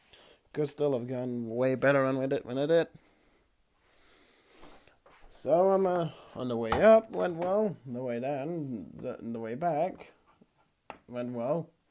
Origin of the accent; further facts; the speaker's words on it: Denmark; English is a second language; grandma's place to get something for my trip to Copenhagen, funny enough, the capital of Denmark, my home country.